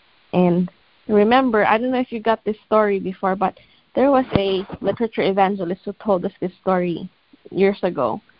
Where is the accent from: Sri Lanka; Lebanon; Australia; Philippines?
Philippines; now in United States; growing up in the Philippines, there were, you know, every home, even the homes of the poor, have TV.